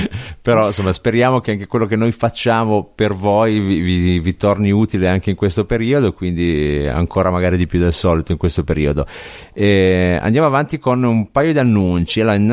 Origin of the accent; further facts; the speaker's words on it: Genoa, Liguria, Italy; Sai che sono genovese